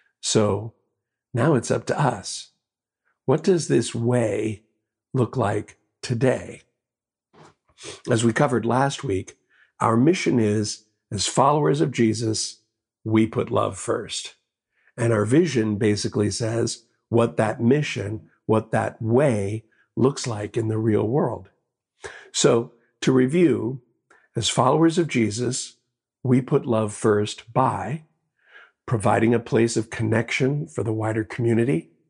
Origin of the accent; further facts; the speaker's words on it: United States; But as an American, I expect things to be easy.